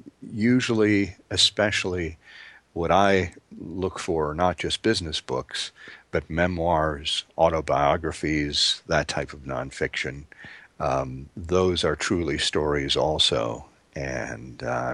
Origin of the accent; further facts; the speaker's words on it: Midwest, United States; I'm from the Midwest, so I naturally talk a little slowly. But I lived in New York for a while, so I know how they talk